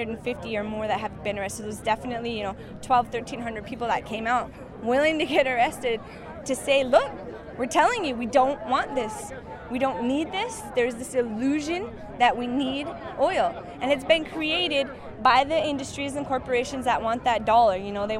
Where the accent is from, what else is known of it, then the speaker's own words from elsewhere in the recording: New Town, North Dakota, United States; I'm from North Dakota, a small town called Newtown, and I grew up on a reservation called Fort Berthold, which is where the Mandan, Hidatsa, and the Rickrack peoples now live.